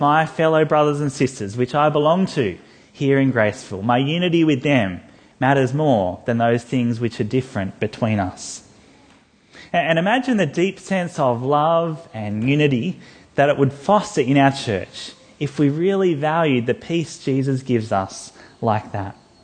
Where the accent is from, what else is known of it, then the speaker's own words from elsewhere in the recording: Australia; I mean, I'm still … I'm still an Australian, married, father of three, Sri Lankan heritage, love cricket.